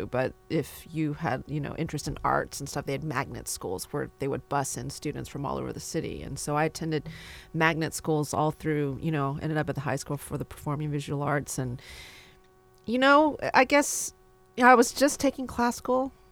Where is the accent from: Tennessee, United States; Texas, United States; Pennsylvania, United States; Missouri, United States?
Texas, United States; Houston; born there; also born or lived in Columbus, Ohio; I was born in Houston, Texas, not too much longer after. And we lived in Columbus, Ohio for a few years, actually, where my sister and brother were born.